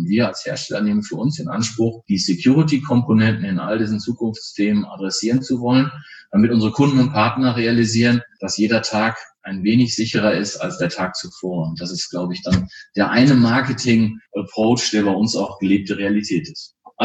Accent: Soest, North Rhine-Westphalia, Germany; Als gebürtiger Westfaler und Soester sage ich ganz offen, ich freue mich, wenn ich wieder in die Heimat kommen darf

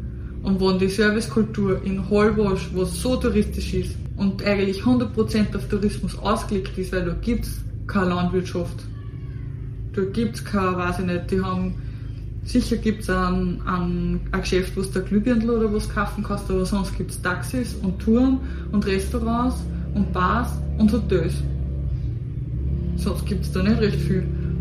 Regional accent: Cologne, North Rhine-Westphalia, Germany; dann konnte ich wenigstens als Kölner sogar sagen

